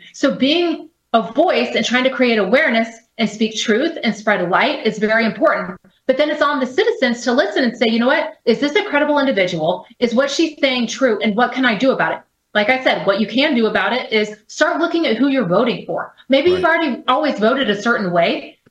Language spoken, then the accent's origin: English; Texas, United States; now in Florida, United States; I mean, I am originally from Texas. I'm now a resident of Florida, but I'm from Texas, and I look at the open border